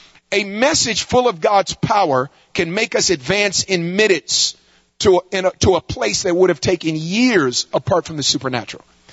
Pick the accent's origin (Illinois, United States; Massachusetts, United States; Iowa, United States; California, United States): California, United States; Now, we're from California. We're out here.